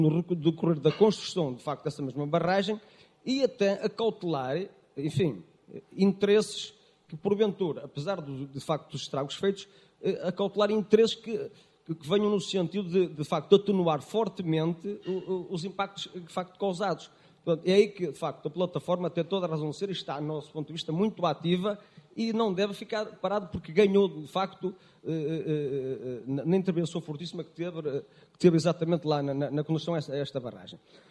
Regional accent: Barroselas, Viana do Castelo, Portugal; neste caso nós somos de Barroselas, Viana do Castelo

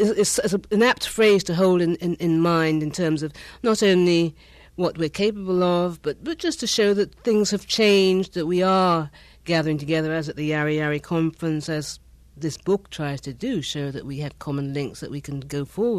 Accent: Ghana; born there; I'm African, but I'm African from a lot of different places, although I was born in Ghana.

